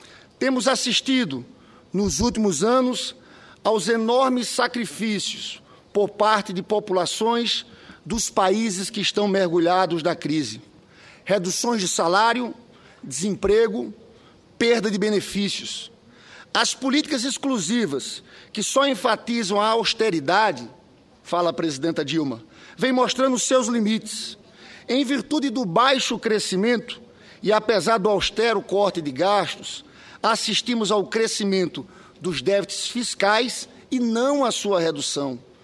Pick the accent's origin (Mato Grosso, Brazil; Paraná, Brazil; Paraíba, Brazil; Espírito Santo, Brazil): Paraíba, Brazil; Eu sou paraibano, senador pelo estado do Rio de Janeiro